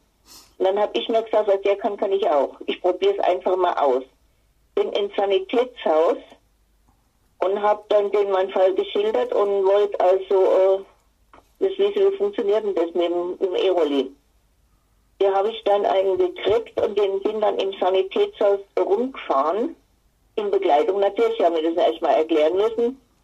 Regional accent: Bavaria, Germany; born there; moved away as an adult; also born or lived in Upper Palatinate; now in Frankfurt am Main, Germany; Ich bin in Bad Pfölz geboren, komme also aus Oberbayern, habe aber sehr lange in der Oberpfalz gewohnt und bin vor 15 Jahren nach Frankfurt am Main gezogen

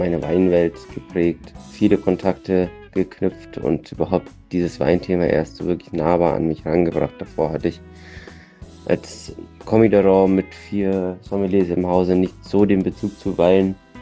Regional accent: Straubing, Bavaria, Germany; ich bin 26 Jahre alt. Gebürtig aus Straubing

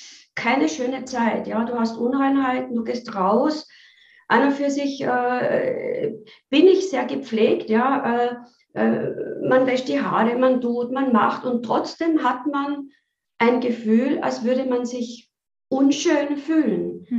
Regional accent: Vienna, Austria; ich bin aus Österreich, aus Wien

